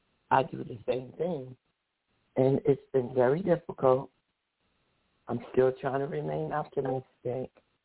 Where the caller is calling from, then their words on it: New Jersey, United States; I'm calling from New Jersey.